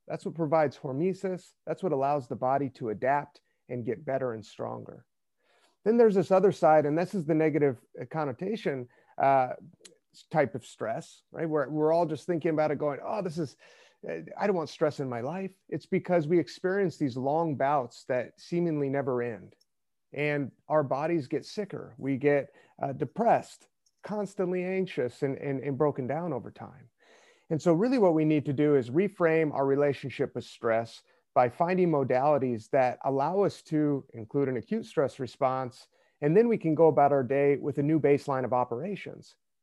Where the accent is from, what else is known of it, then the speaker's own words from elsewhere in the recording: Albuquerque, New Mexico, United States; moved away as an adult; now in Seattle, United States; So I grew up in the Southwest in Albuquerque, New Mexico. And, you know, about 10 or 12 years ago, well, a little bit more, 13, I moved up to the Pacific Northwest to Seattle.